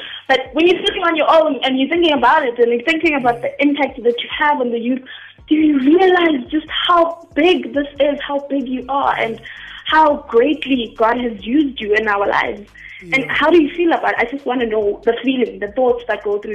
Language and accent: English; Gauteng, South Africa; I'm from the East Rand.